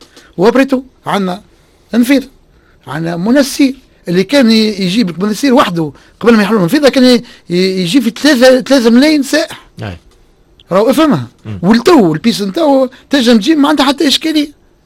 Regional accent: Tunisia; نقول بور لاج دو بارك دافيون اللي عندنا في تونس

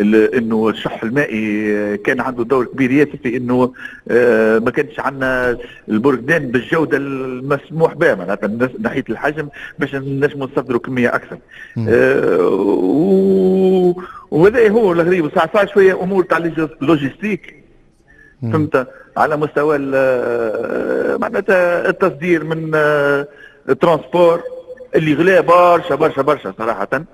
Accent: Tunisia; والله هي المعادله كان ديما المالتي هو اكثر صنف عندنا في تونس من القوارص

